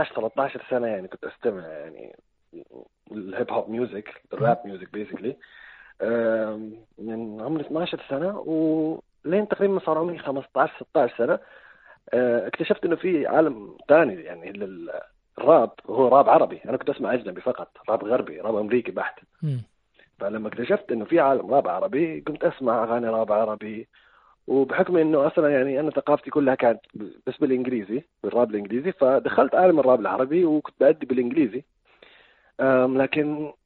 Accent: United Arab Emirates; born there; accent: Emirati; أنا من مواليد الإمارات العربية، فشيء أساسي العربي اللي أستخدمه هو العربي الدارج في الإمارات أو باللهجة الإماراتية

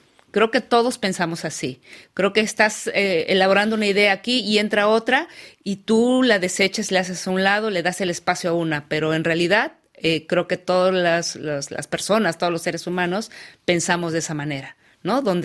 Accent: Mexico; a la violencia feminicida que existe en mi país. Entonces, creo que ser mujer en México es difícil.

